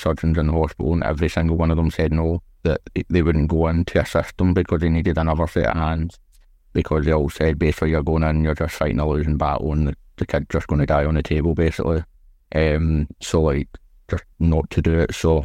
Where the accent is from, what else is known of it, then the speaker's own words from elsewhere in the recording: Greenock, Scotland, United Kingdom; born there; I was born in Inverclyde, which is a hospital in Greenock, which is like, it's not like the main hospital in Glasgow, and kind of like one of the hospitals that's like outside of Glasgow where people go and like have babies